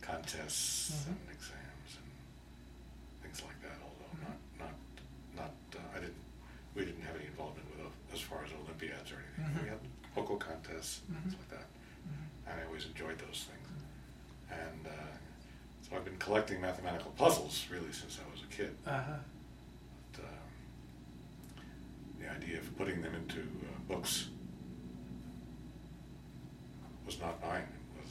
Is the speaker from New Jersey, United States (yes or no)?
yes; New Jersey, United States; also born or lived in California; I was born in California and grew up in New Jersey, uh-huh. northeastern New Jersey.